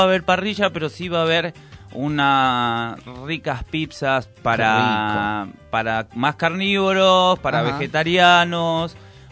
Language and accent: Spanish; Lanús, Buenos Aires Province, Argentina; now in Moreno, Argentina; soy de Lanús, de sí, zona sur, he viajado un montón, he mochileado, bla, bla, bla, y hace unos 13 años, 14 ya van a ser, porque mi hija tiene 13, la más grande, que vivo en el sí, oeste.